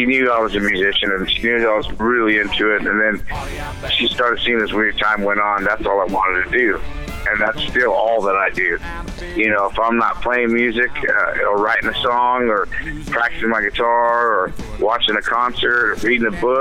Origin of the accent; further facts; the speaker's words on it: Visalia, California, United States; And I'm from Visalia, California, which is the central San Joaquin Valley, about an hour north of Bakersfield, California